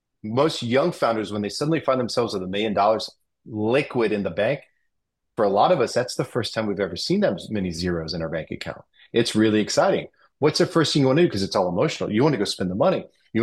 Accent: United States; now in Spain; Because, you know, I'm from the United States and we move through the day much differently than they do in Spain.

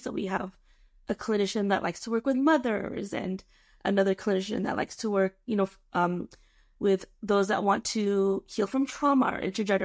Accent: Daly City, California, United States; also born or lived in Iba, Philippines; now in San Ramon, United States; I was actually born in the capital, Iba, and I was raised in Daly City, California, and now I'm currently residing in San Ramon, California

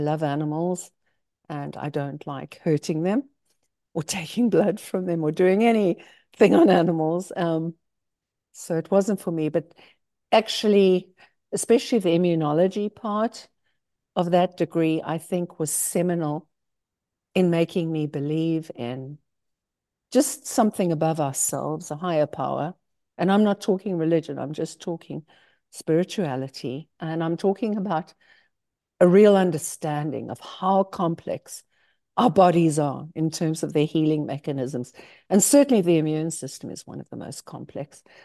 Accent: South Africa; now in United States; I grew up in South Africa originally.

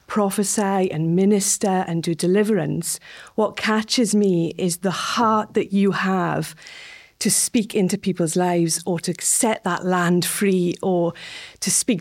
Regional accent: Wales, United Kingdom; Yeah, so I am the Welsh portion of GPA.

